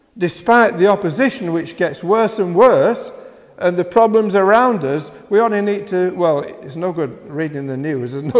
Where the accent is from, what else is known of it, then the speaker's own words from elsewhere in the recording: Yorkshire and the Humber, United Kingdom; I was brought up in the Primitive Methodists in West Yorkshire. And the Primitive Methodists were the most evangelical of the Methodist movement.